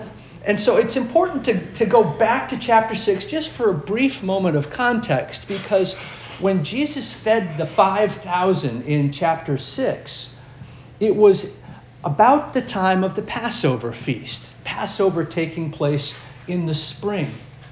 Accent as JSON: {"language": "English", "region": "Northeast", "country": "United States", "tie": "born or raised there", "said": "I was raised up in the Northeast, the liberal Northeast. I was raised in a non-Christian home, a place where logic and reason ruled the day."}